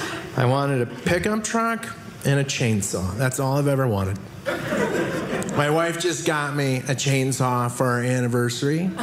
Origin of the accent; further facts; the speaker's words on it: Wisconsin, United States; Hey, I'm from Wisconsin. So, I'm used to being number one in a lot of stuff.